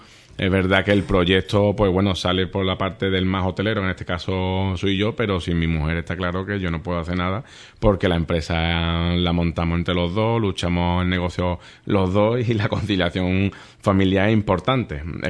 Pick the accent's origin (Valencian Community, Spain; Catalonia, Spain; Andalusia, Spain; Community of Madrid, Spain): Andalusia, Spain; Seville; yo sobre todo que soy de Sevilla, pues te reconocen y demás porque llevas trabajando muchos años en Sevilla